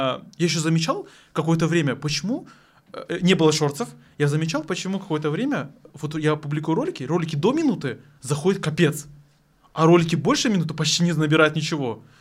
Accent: Armyansk, Crimea, Ukraine; Я вообще с Крыма. Я родился в Крыму. Вот. На северном городе, короче. В северном городе Крыма. Короче, Армянск называется. Это город между Херсонской и Крымской областями. Прям на перешейке.

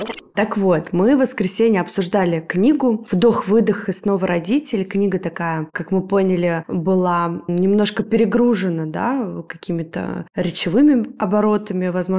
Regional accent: Moscow, Russia; и мы из Москвы.

